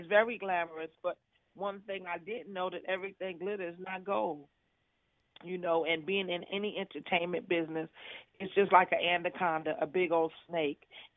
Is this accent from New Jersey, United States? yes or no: no; Brooklyn, New York, United States; I was born and raised in Brownsville, Brooklyn.